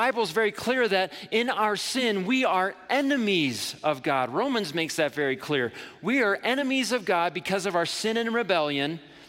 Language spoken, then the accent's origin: English; Ohio, United States; moved away as an adult; I moved out here from Ohio. I'm a Flatlander by birth, and my dream was to come to the mountains, get a job.